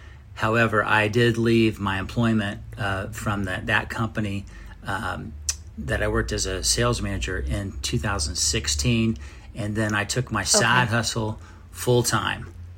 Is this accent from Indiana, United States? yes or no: yes; Spring Grove, Indiana, United States; Yes, and I can claim Spring Grove as my hometown, which is, if you're from Richmond, Wayne County, Spring Grove is a small incorporated island within the city of Richmond